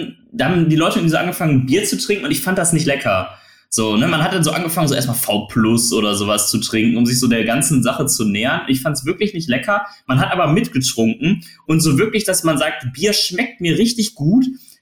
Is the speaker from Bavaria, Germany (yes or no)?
no; Essen, North Rhine-Westphalia, Germany; Kennst du das? In Essen ist das ganz extrem. Ich komme aus Essen